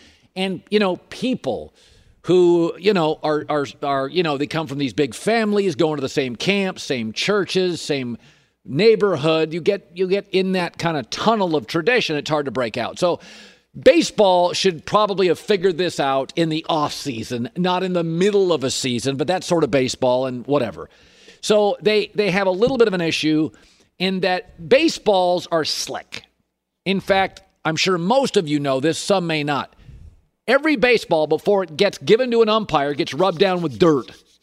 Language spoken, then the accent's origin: English; Pacific Northwest, United States; But I will say, you know, I'm from the Northwest.